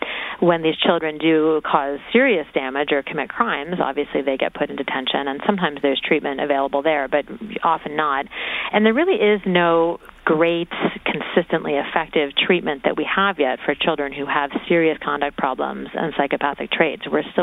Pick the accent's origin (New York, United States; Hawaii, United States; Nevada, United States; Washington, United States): Washington, United States; Tacoma; he and a number of other serial killers are from my hometown of Tacoma, Washington.